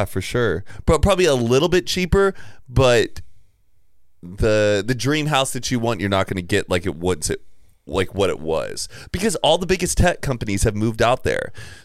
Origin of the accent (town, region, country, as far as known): Dallas, Texas, United States; also born or lived in Austin